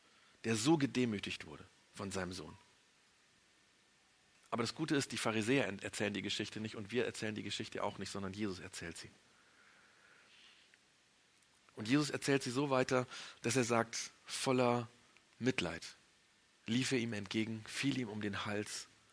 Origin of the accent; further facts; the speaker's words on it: Japan; Ich bin, für die, die es nicht wissen, in Japan aufgewachsen und wir sind nach Japan geflogen